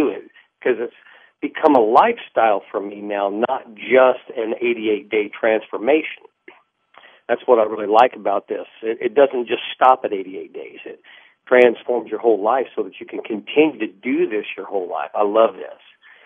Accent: Greenwood, Indiana, United States; from Greenwood, Indiana, and I met John probably back in November.

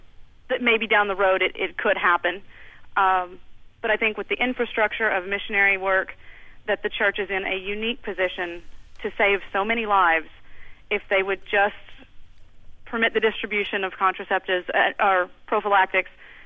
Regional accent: Houston, Texas, United States; And I grew up in Houston, by the way.

